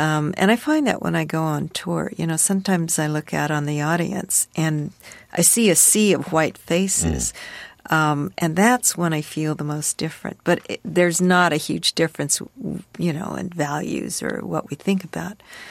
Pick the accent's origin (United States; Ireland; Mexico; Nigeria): United States; I'm American, and I'm also Chinese.